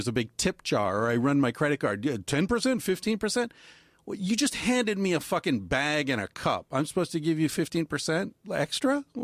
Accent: United States; And so even though I was raised in America, I never felt like this country never really made sense to me.

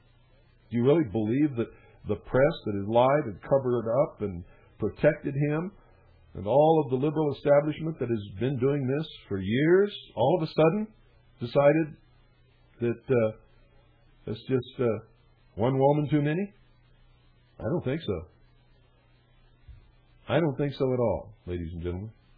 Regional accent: United States; I'm not right-wing either. I'm an American.

